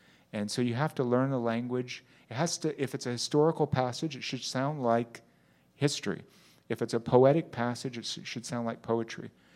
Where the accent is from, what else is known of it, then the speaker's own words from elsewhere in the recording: United States; I grew up in a monolingual English community, right? I grew up in America.